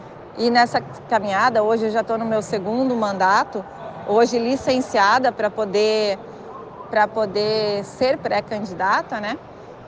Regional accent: Porto União, Santa Catarina, Brazil; born there; eu nasci em Porto União, né, ali no São Brás, e eu estudei no Colégio São José.

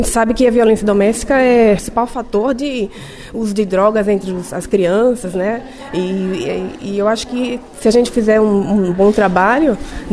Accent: Recife, Pernambuco, Brazil; Bom, eu venho de Recife, né, bem longe

